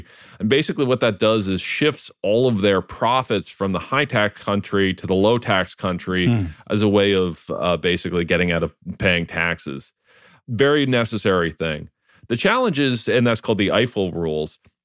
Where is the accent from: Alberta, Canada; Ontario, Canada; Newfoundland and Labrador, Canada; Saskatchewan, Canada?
Ontario, Canada; London; my hometown of London, Ontario, there's a naval reserve base like right downtown, right on the forks of the Thames.